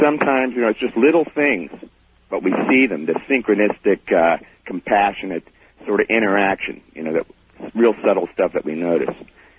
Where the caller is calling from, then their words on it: St. Petersburg, Florida, United States; from St. Pete, Florida.